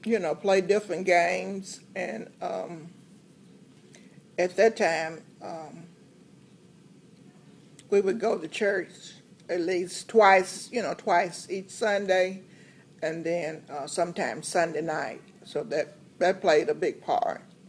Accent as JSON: {"language": "English", "town": "Eagleville", "region": "Tennessee", "country": "United States", "tie": "born there", "said": "I was born in 1945. And where were you born? I was born in Rutherford County, Eagleville, Tennessee."}